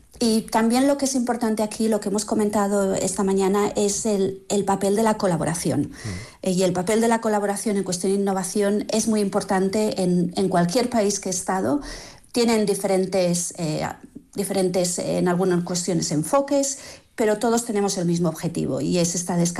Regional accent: Vitoria, Basque Country, Spain; now in United Kingdom; es un orgullo siempre el volver a mi tierra y por supuesto los minutos, las horas, los días preciosos que puedo pasar con mi familia, con mis amigas en Vitoria.

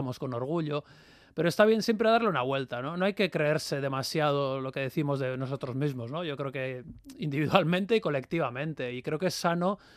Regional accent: Basque Country, Spain; yo vengo del País Vasco.

